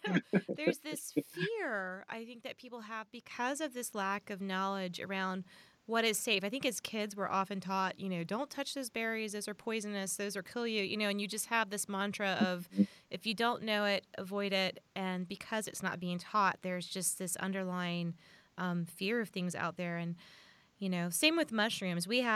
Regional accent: Florida, United States; I grew up in South Florida, so there are lots of cattails around.

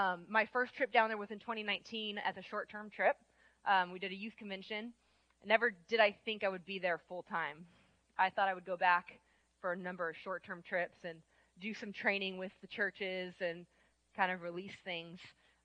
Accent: San Diego, California, United States; moved away as an adult; also born or lived in Tennessee; I was born and raised in San Diego. I spent a number of years out there until I was about 20. I graduated college and then moved to Tennessee, where I got connected with New Song Nashville, like Pastor Jeff said.

